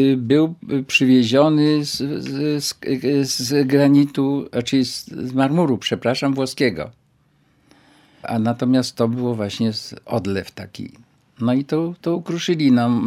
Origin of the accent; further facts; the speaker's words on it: Krynica-Zdrój, Lesser Poland, Poland; born there; No, ja się urodziłem prawie że na deptaku, więc...